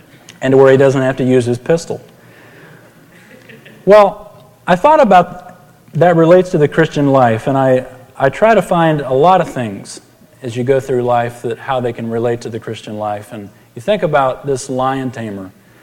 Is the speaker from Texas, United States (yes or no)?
yes; San Antonio, Texas, United States; Growing up in San Antonio, one of the favorite times of year for me as a kid was when the circus would come